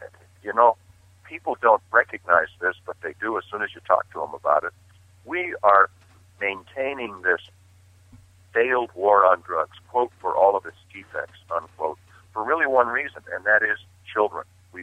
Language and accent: English; California, United States; My home state is California.